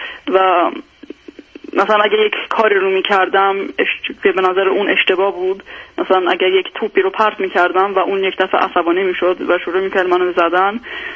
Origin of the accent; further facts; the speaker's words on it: Iran; now in Sweden; من وقتی که از ایران اومدم سوئد